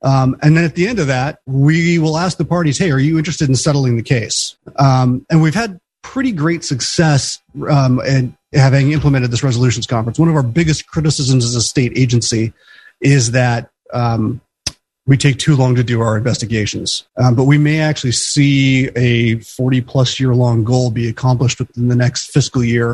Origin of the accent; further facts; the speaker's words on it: Anchor Point, Alaska, United States; I grew up in Anchor Point, did my undergrad at MIT and stayed on the East Coast for law school.